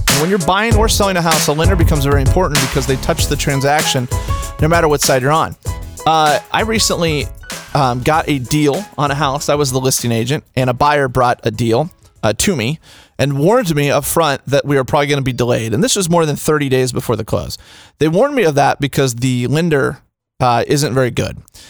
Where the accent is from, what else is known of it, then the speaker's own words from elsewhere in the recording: Ames, Iowa, United States; growing up in Ames